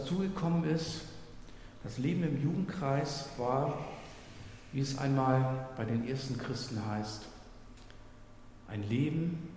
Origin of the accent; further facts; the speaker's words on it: Hamburg, Germany; Großstadtkind, Kind von nichtgläubigen Eltern, aufgewachsen in Hamburg, im Stadtteil Bergedorf-West, einem 1969 entstandenen Bauprojekt mit tausenden Wohnungen.